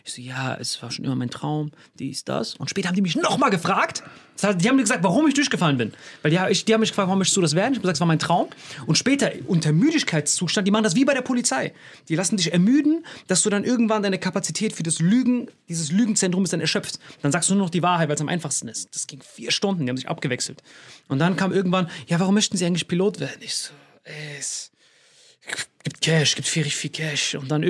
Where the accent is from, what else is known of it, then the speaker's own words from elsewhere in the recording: Bad Kreuznach, Rhineland-Palatinate, Germany; ich war noch nie in Hamburg, ich komme aus Bad Kreuznach mit meinem Freund.